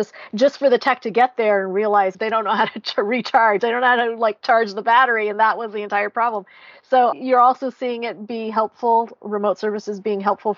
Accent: California, United States; I'm from California. California is a very large place, very spread out place.

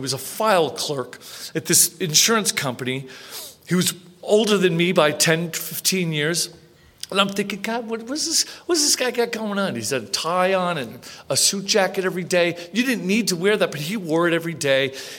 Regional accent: Long Island, New York, United States; born there; I was born in Long Island, New York. I'm one of 11 children, Irish Catholic family.

